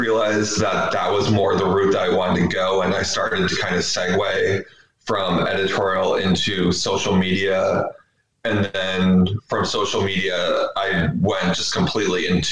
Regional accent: New York, United States; now in Philadelphia, United States; I am from Philadelphia, originally from upstate New York, and I just wrote a book.

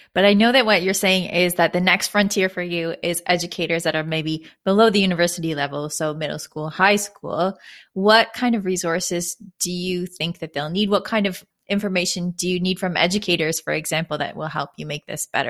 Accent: Ontario, Canada; it may not comfort you to know that I'm from Ontario and we learn about the Middle Ages in grade 4

